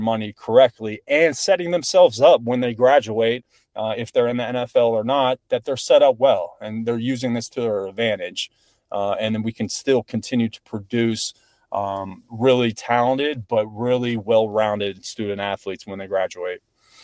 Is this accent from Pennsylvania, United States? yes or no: no; Youngstown, Ohio, United States; But growing up in Youngstown, Ohio, there's a big, you know, Irish, Italian culture there.